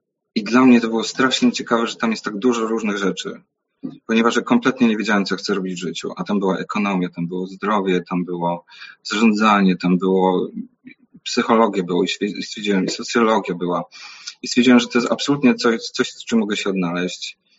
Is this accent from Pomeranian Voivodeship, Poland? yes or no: no; Wrocław, Lower Silesian Voivodeship, Poland; I jestem z Wrocławia